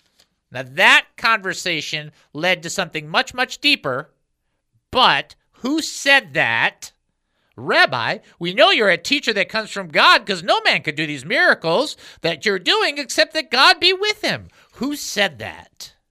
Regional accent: Detroit, Michigan, United States; Well, I'm from Detroit, so there's no hope for me.

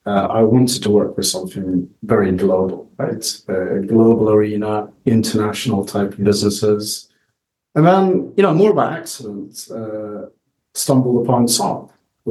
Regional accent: Sweden; moved away as an adult; now in Japan; In my core, I'm Swedish. I grew up in Sweden. My dad's Swedish, but my mother is Japanese.

